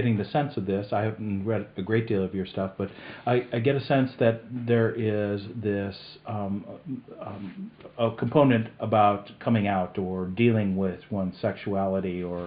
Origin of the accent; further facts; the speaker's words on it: Chicago, Illinois, United States; I grew up in Chicago, and at the northwest suburbs, anyhow, and I thought it was a great place to grow up.